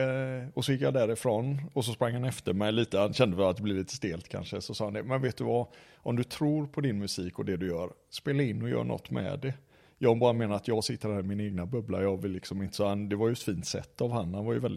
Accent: Kungälv, Västra Götaland County, Sweden; Bra producent uppe från Kungälvsakten där jag är från.

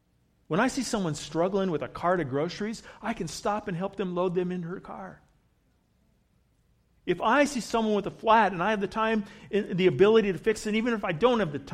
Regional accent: California, United States; I'm both Californian and German. Weird combination.

